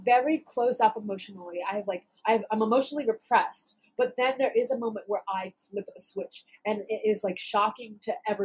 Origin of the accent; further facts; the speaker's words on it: New York, United States; But I'm a New Yorker.